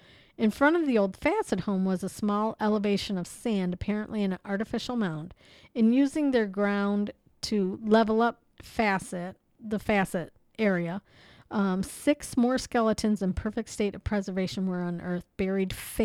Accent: Ohio, United States; And of course, you know, we're from Ohio, so hello

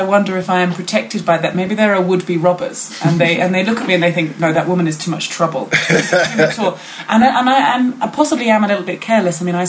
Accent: England, United Kingdom; which is really embarrassing for us as English people

